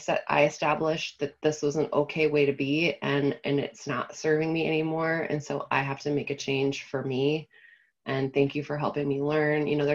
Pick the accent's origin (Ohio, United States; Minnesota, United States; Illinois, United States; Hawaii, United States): Minnesota, United States; Well, I want to say it's being Minnesotan, but I know it's not, we don't own that.